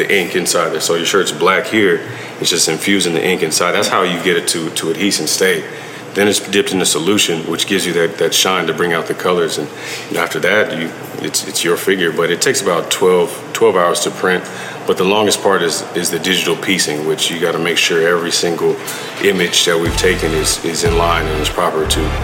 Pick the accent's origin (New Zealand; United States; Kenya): United States; Jacksonville, Florida; And now I have a golf tournament coming up March 1st in my hometown of Jacksonville.